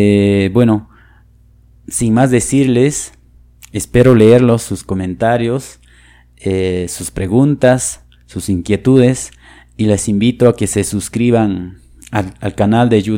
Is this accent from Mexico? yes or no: no; Velille, Cusco, Peru; a la provincia de Chumbivilcas, al distrito de Belille, del lugar de donde yo soy, donde yo nací.